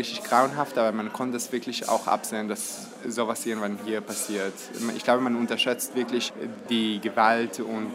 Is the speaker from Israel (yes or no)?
yes; Israel; German is a second language; Und wo kommen Sie her? Und ich sage, aus Israel.